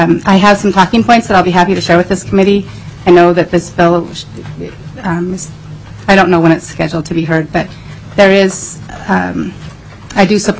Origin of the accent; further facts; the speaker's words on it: Alaska, United States; also born or lived in Ketchikan / Sitka / Juneau; I'm a lifelong Alaskan. I was born in Ketchikan and grew up on Prince Wells Island, went to Craig High. Moved to Sitka.